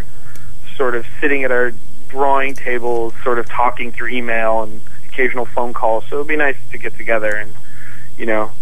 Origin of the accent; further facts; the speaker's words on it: California, United States; I'm from California.